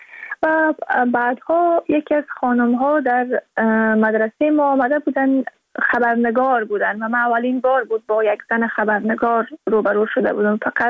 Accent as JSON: {"language": "Persian", "country": "Afghanistan"}